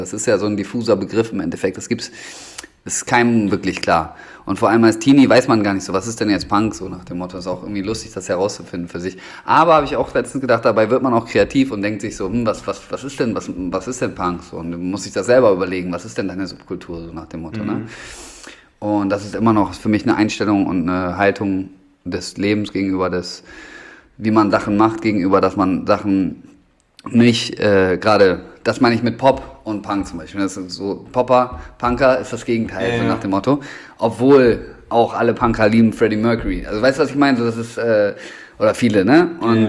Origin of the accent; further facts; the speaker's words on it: Bremen, Germany; in Bremen so